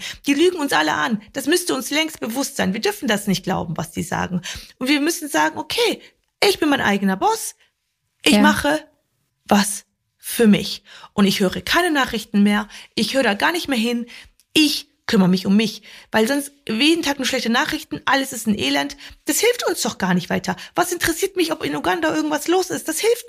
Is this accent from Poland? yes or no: yes; Poland; ich bin in Polen groß geworden.